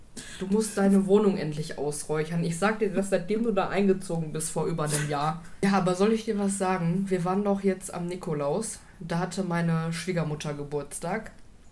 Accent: Bottrop, North Rhine-Westphalia, Germany; aus meiner Heimatstadt Bottrop. Ich bin dort geboren und habe fast 25 Jahre meines Lebens dort gewohnt.

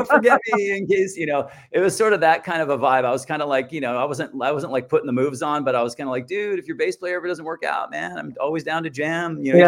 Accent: Santa Barbara, California, United States; my buddy Derek, who I grew up with in Santa Barbara.

